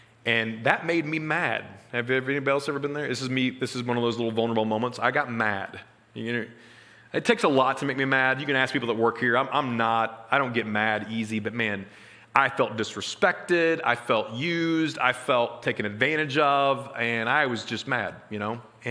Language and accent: English; Springfield, Missouri, United States; I'm from North Springfield, Missouri, which is just a really, if you're not from Springfield or any context, Springfield's not rough, but it's the rough part of town, okay?